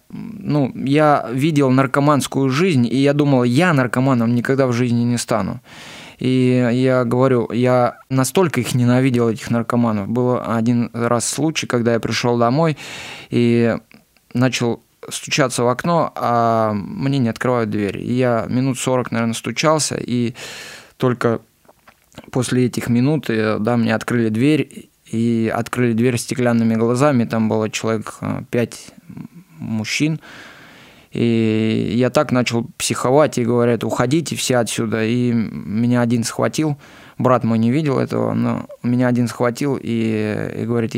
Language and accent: Russian; Kursk, Kursk Oblast, Russia; мне 32 года. Родился, вырос я в городе Курске, в обыкновенной семье, в семье рабочих. Я был младшим из трех братьев.